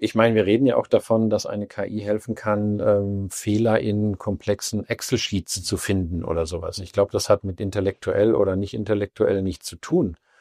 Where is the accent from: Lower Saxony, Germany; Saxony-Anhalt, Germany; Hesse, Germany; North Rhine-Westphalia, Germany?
North Rhine-Westphalia, Germany; Hagen; now in Meissen, Germany; Und ich komme aus Hagen bei Dortmund in Westfalen und bin jetzt wohnhaft in Meißen in Ostdeutschland.